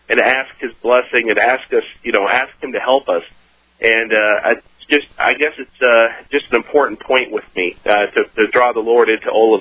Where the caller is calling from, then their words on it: Lawrence, Kansas, United States; Actually, I'm calling from Lawrence, Kansas, Alex.